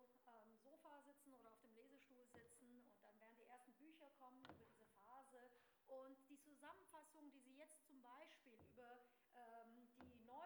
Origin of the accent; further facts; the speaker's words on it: Ulm, Baden-Württemberg, Germany; now in Switzerland; Also ich stamme aus Ulm, da ist noch recht ruhig gerade, ja, aber meine Eltern sind tatsächlich auch aus diesem Gebiet.